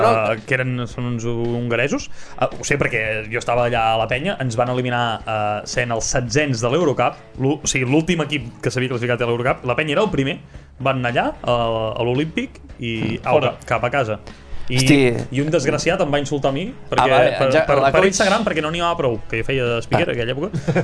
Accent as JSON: {"language": "Catalan", "region": "Catalonia", "country": "Spain", "said": "Com som els catalans, que a vegades ens diuen això?"}